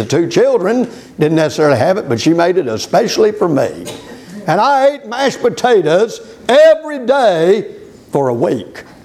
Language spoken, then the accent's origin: English; Houston, Texas, United States; in the family that I was brought up in Houston, Texas, as far as I remember, we didn't eat a whole lot of rice